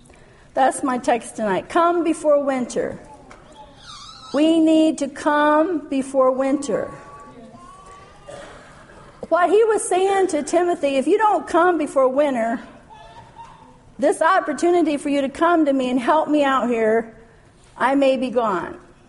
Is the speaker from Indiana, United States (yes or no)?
no; Michigan, United States; We came from Michigan. I like all the snow.